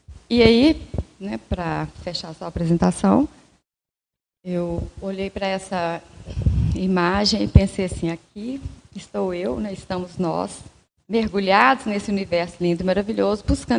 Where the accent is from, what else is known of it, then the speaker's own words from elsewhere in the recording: Minas Gerais, Brazil; como boa mineira, né, ficamos todos ali, o que é isso, como é?